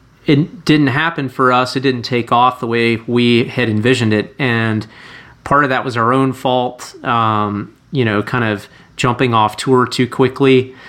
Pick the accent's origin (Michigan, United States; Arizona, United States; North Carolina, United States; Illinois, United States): North Carolina, United States; Charlotte; now in Nashville, United States; And then I packed my bags and moved west to Nashville, which is about 7 hours west of where I grew up in Charlotte.